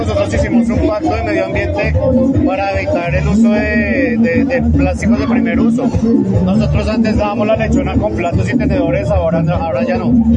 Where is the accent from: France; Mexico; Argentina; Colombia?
Colombia; Bogotá; yo soy de Bogotá, sino que mis papás llegaron por casualidad aquí hasta Caracas